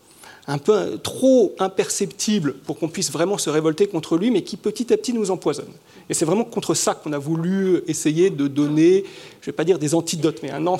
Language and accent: French; Switzerland; born there; d'autant que je suis né en Suisse, donc il y avait un rapport à l'immersion dans le paysage